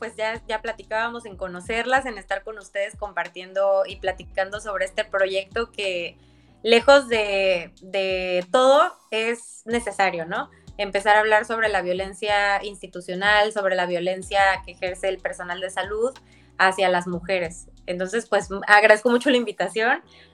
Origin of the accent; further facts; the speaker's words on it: Acapulco, Guerrero, Mexico; yo soy de Acapulco, Guerrero